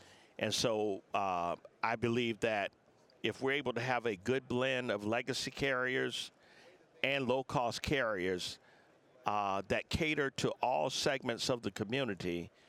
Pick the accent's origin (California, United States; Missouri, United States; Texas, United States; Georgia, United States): Georgia, United States; Savannah; now in Mobile, United States; You know, I've been asked that question a lot, and, you know, I'm originally from Savannah.